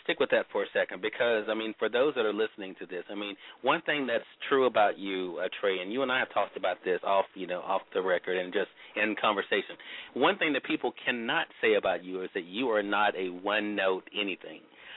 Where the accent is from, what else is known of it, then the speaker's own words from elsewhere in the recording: Mississippi, United States; recording artist … from my home state of Mississippi.